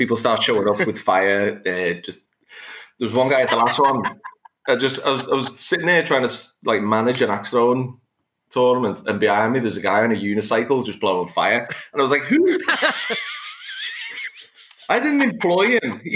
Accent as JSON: {"language": "English", "town": "Liverpool", "region": "North West England", "country": "United Kingdom", "said": "I'm from Liverpool in England."}